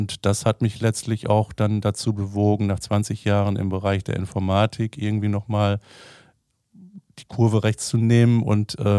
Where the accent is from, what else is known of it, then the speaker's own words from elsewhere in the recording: Aschendorf, Lower Saxony, Germany; Ansonsten bin ich aufgewachsen in Aschendorf, Einzelkind, hat Vor- und Nachteile.